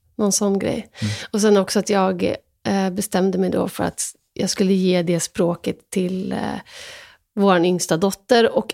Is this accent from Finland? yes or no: no; Sweden; jag tar inte heller någon ställning, för jag är också svensk